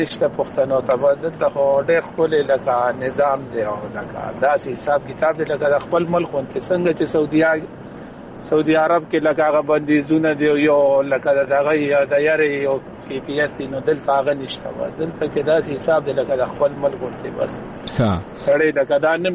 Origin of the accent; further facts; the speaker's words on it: Mardan, Khyber Pakhtunkhwa, Pakistan; moved away; زه د مردان شیخ متون یم